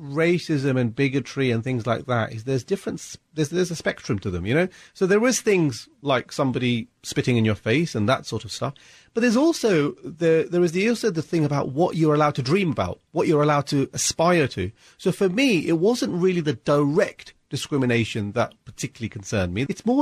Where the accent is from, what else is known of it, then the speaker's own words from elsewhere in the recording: United Kingdom; Now, I mean, I identify as British. I mean, I kind of identified as British then